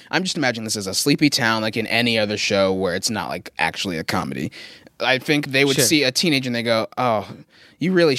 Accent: Texas, United States; everyone who found out I was from Texas asked if I rode a horse

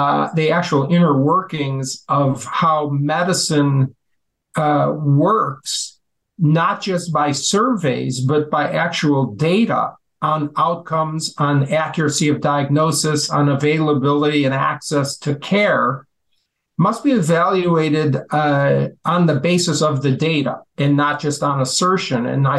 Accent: Chicago, Illinois, United States; born there; Well, I was born in Chicago itself.

